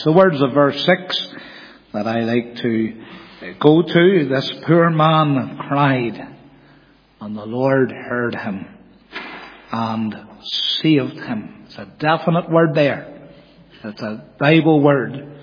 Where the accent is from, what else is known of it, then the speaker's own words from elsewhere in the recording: Belfast, Northern Ireland, United Kingdom; So I came into the world in October 1961, born into a family in East Belfast. My accent, they tell me, has modified greatly.